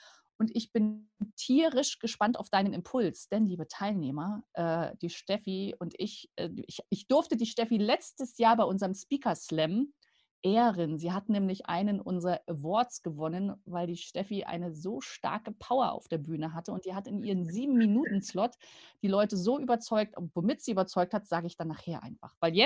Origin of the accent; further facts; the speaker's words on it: Rostock, Mecklenburg-Vorpommern, Germany; Meine Heimat ist Rostock